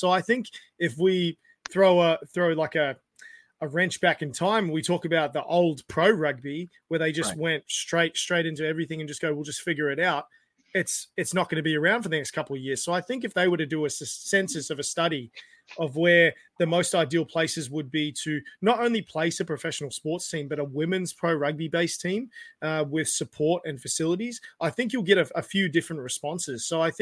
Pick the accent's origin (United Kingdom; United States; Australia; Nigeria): United States; New York; born there; now in Los Angeles, United States; me being an LA man, I just live here, bro. I just enjoy the sunshine. I was born in New York, and I'd live back there a million times over if I could.